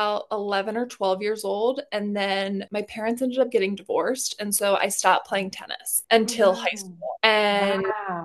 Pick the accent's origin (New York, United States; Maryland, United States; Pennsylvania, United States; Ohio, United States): Ohio, United States; And so I grew up playing in Northeastern Ohio.